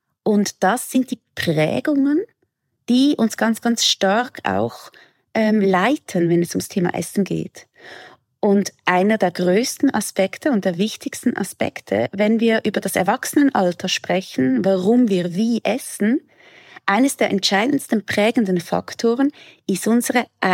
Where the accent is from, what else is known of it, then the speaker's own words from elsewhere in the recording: Switzerland; accent: Swiss; ich wohne in der Schweiz, das heißt, man hört das natürlich aus meinem Dialekt ganz klar raus, dass ich Schweizerin bin.